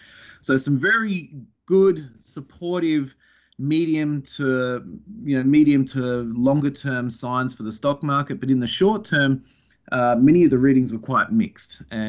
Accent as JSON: {"language": "English", "region": "Victoria", "country": "Australia", "said": "Well, guys, we are officially the lepers of Australia, Victorians."}